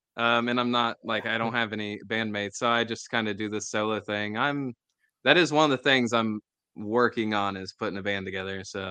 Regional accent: Kentucky, United States; now in Louisville, United States; I grew up in Northern Kentucky, but I've lived in the Louisville area about 12 years

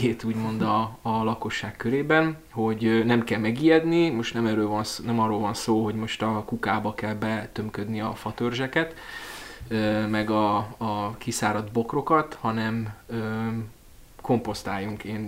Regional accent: Kispest, Budapest, Hungary; én Kispestről származom, és ott is részt vettem a helyi ilyen zöld kezdeményezésekben

